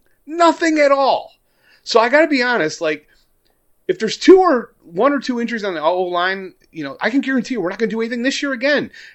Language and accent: English; Chicago, Illinois, United States; I grew up on the South Side as a Cubs fan. All my family, they're diehard Sox fans